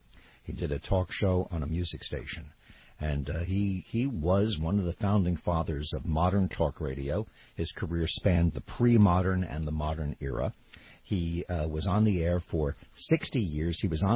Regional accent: New York, United States; born or raised there

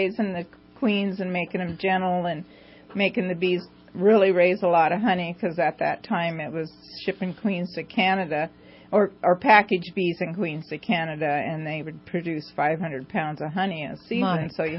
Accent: Palo Cedro, California, United States; I'm from Palo Cedro, and I'm a daughter of the pioneer beekeepers that started the Palo Cedro business in 1940

